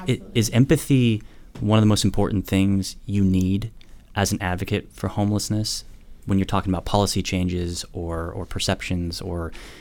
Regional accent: Sonoma, California, United States; I'm from Sonoma and my parents voluntarily evacuated

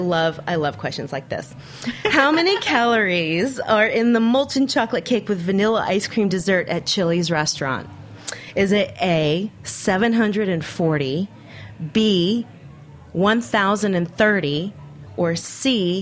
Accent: Houston, Texas, United States; I'm from Texas, and that is a pretty Texas thing to do.

